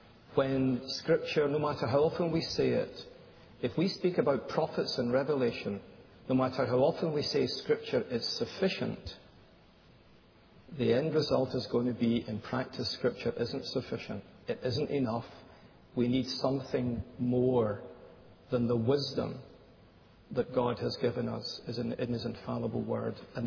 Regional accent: Scotland, United Kingdom; Well, I'm Scottish. I've got no idea.

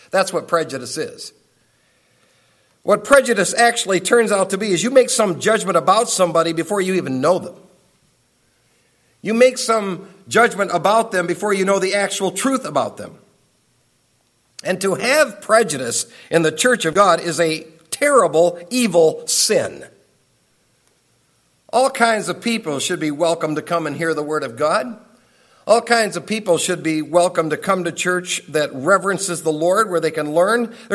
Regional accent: Michigan, United States; And of course, I'm walking in the heat. I'm from Michigan.

